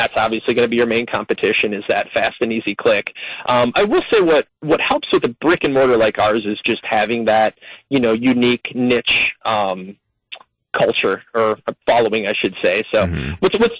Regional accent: Madison, Wisconsin, United States; I came from Madison, so I really didn't know much about Milwaukee at all

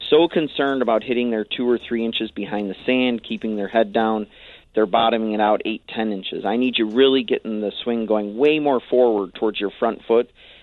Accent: Crystal Lake, Illinois, United States; I grew up in Crystal Lake, Illinois, and somebody was exposed to golf through municipal golf

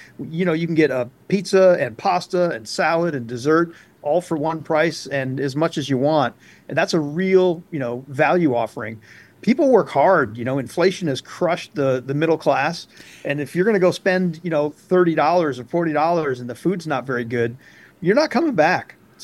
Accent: Flint, Michigan, United States; I grew up in Flint, Michigan.

